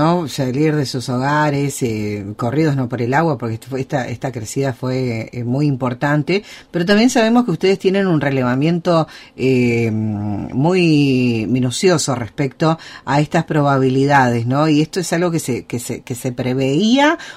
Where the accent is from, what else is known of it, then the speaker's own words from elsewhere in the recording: Bolivia; nosotros también como bolivianos por ahí tenemos esa mirada de que no hay tanta población cercana al río